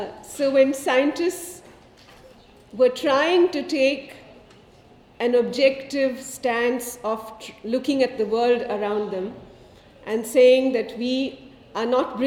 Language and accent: English; India; I come from India.